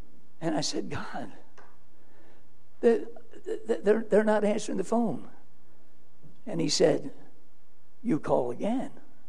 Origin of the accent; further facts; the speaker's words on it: Florida, United States; I was a Florida boy. I grew up in Florida. I knew what the weather was.